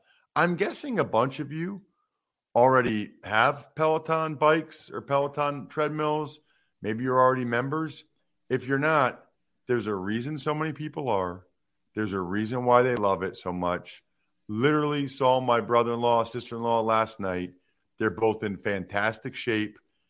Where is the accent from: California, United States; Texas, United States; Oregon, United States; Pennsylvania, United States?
Pennsylvania, United States; Reading; Happens to be from Lebanon, Pennsylvania, which is not too far at all from where I grew up in Reading.